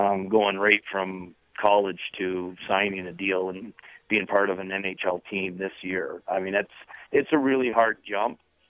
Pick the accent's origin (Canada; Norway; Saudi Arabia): Canada; I cried too as a Canadian living in Montreal.